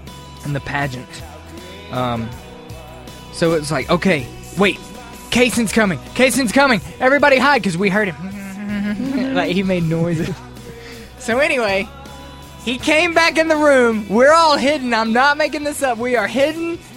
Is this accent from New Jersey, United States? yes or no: no; Mississippi, United States; I grew up in Mississippi, went to the Southern Baptist Church